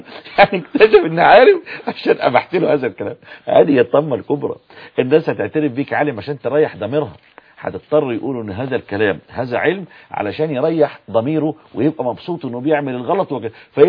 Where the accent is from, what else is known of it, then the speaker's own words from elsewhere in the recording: Zagazig, Sharqia Governorate, Egypt; في فتنة ظهرت عندنا في الشرقية في الزقازيق